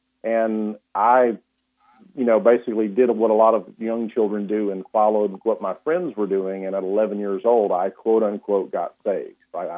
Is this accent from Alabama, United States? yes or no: yes; Alabama, United States; also born or lived in Nederland, Texas; So, I grew up in Alabama, Danny. It's for the most part in lower Alabama, the Baldwin County areas where I spent most of my formative years.